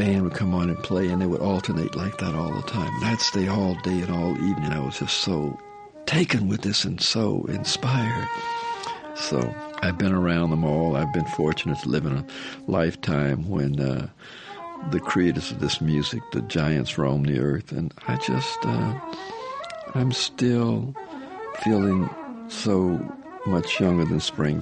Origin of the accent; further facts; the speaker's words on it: Memphis, Tennessee, United States; There was this theater in my hometown, the Handy Theater, and the bands would come to town.